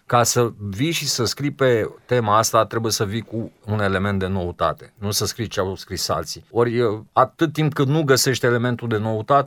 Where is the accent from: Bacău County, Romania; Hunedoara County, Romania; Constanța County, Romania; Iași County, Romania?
Constanța County, Romania; Techirghiol; born there; Eu m-am născut în Techiriol, unde cei mai buni prieteni ai mei erau un turș, un tătar.